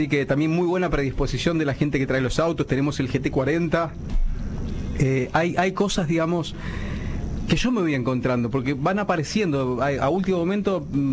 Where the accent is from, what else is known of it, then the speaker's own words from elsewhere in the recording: Cañada de Gómez, Santa Fe, Argentina; eso tiene que ver mucho con mi infancia, digamos. Yo nací en Cañada de Gómez